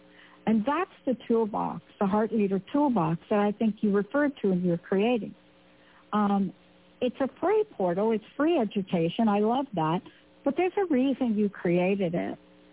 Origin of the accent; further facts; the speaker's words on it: East Coast, United States; I'm from the East Coast, there are potholes everywhere.